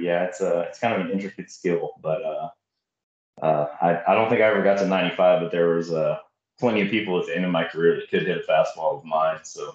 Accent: Hope, Texas, United States; also born or lived in Yoakum; I was born in Yoakum, but I grew up about 15 miles outside of Yoakum in a little community called Hope.

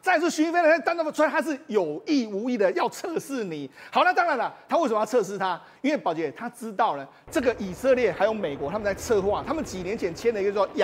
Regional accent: Taiwan; 我们台湾人要非常注意

